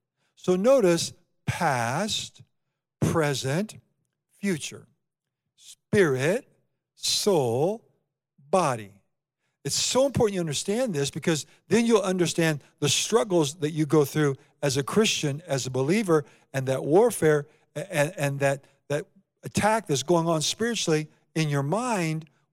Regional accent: Iowa, United States; You know, I grew up in Iowa in a small town below Des Moines.

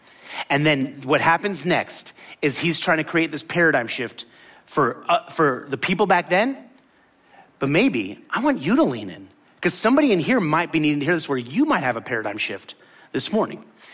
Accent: Miami, Florida, United States; For me, I grew up in Miami, right? But when I was chanced to go to college, I went to Tallahassee.

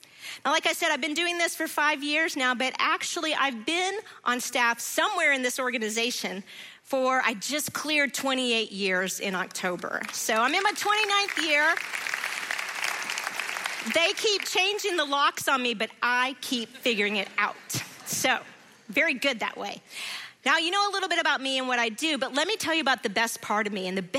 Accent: Decatur, United States; my hometown of Decatur.

